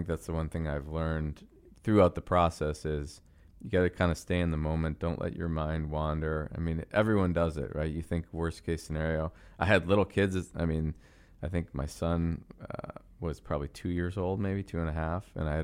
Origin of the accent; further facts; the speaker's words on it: Buffalo, New York, United States; I didn't know Patrick, but my dad knew him. We're from Buffalo.